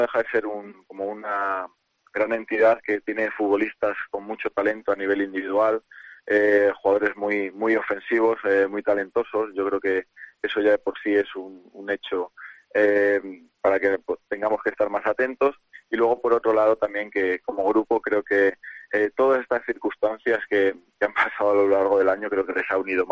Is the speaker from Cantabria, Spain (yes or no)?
no; Salamanca, Castile and León, Spain; más para los que somos salmantinos